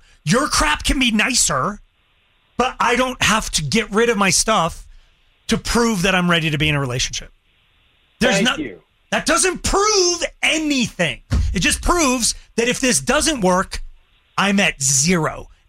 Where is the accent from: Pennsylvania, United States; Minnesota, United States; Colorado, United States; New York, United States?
Colorado, United States; Longmont; But I'm from Longmont, Colorado. If there's bagged milk, it would be there.